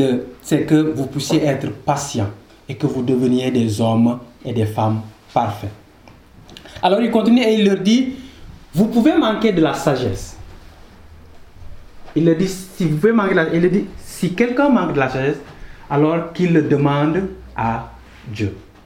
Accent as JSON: {"language": "French", "country": "Senegal", "moved": "as an adult", "lives_now": "Canada", "said": "je suis originaire du Sénégal et ça fait 6 ans que je suis venu ici au Canada."}